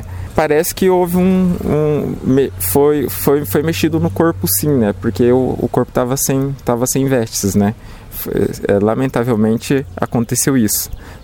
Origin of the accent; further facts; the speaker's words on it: Cruzália, São Paulo, Brazil; Na minha cidade natal, né, que é Cruzália, também teve um grande furto de lápides lá, que placas, crucifixo e etc., que é uma cidade pequena também, né?